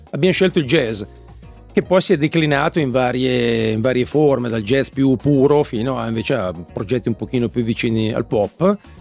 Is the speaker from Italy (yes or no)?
yes; Milan, Lombardy, Italy; io sono di Milano